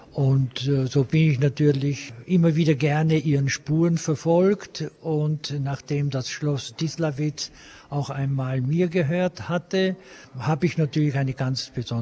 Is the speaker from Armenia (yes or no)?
no; Löschner, Moravia, Czechia; hat ja sehr, sehr viel auch bei uns in Löschner, in Mähren gelebt.